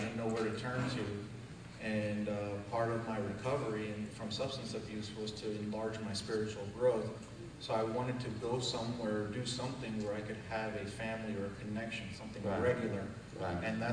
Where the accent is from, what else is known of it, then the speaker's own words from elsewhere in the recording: India; born there; I was born in India. I was born in a faith that's similar to Hinduism. And then when I was married, I was in the process of converting to Islam.